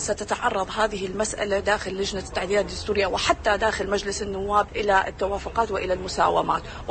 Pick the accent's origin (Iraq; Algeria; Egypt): Iraq; ما زال متأصل فينا كعراقيين وكمشرعين بالذات